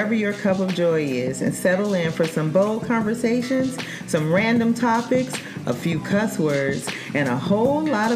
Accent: Tuskegee, Alabama, United States; now in Virginia, United States; outside of Tuskegee, Alabama, but living now in Virginia, the state of lovers is what they call it. But I'm originally from the South and a Southern girl all my life

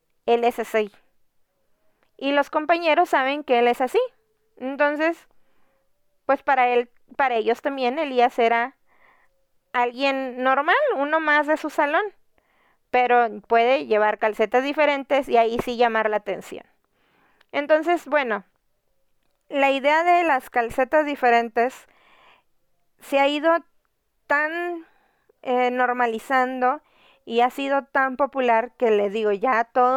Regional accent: Monterrey, Nuevo León, Mexico; soy de Monterrey, México, y soy mamá de Elías y Eva

